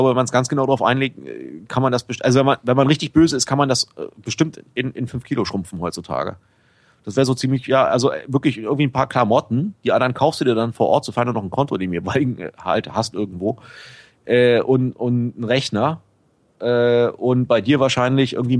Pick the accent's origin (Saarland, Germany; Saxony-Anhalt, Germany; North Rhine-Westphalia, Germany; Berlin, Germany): Berlin, Germany; ich komme eigentlich aus Berlin-Pankow. Und der erste Umzug war von Berlin-Pankow nach Charlottenburg, weil ich in Wilmersdorf einen Job hatte damals.